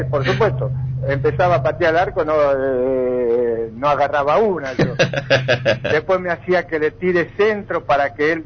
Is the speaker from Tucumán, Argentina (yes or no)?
yes; Tucumán, Argentina; yo más me acostumbraba a, como tucumano, al mate cocido.